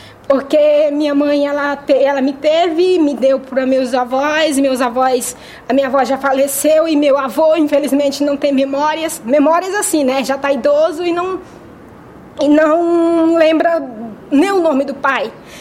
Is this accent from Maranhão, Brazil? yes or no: yes; Carolina, Maranhão, Brazil; Eu sou natural de Carolina, Maranhão.